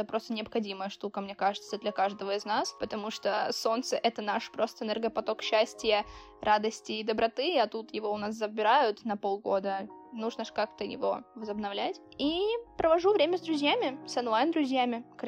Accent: Kyiv, Ukraine; now in Berlin, Germany; мне 19 лет, я студентка из Берлина, экс-социал-медиа-менеджерка, фото-контент-креаторша и, наверное, просто хороший человек из Киева.

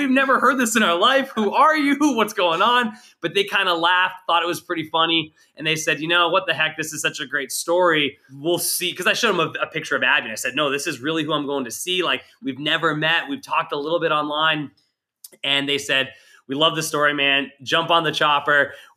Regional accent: Montana, United States; So ultimately, we're both from Montana, but we didn't meet in Montana, which is kind of a rarity

